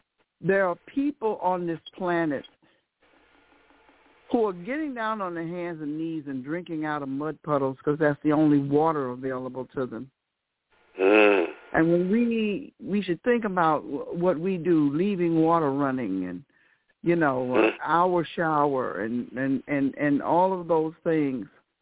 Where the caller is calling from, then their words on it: St. Louis, Missouri, United States; I'm calling from St. Louis.